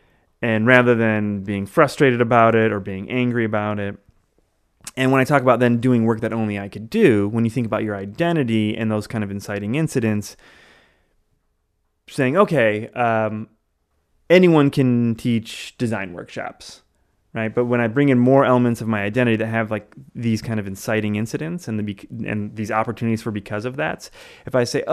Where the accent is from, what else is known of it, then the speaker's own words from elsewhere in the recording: Michigan, United States; born there; I was born in Michigan and to my parents, right? There was no like, I didn't pick that state.